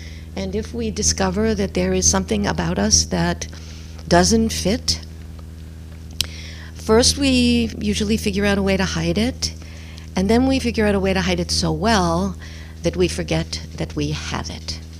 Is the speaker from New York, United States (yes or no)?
yes; New York City, New York, United States; I remember that when I learned to drive, I grew up in New York City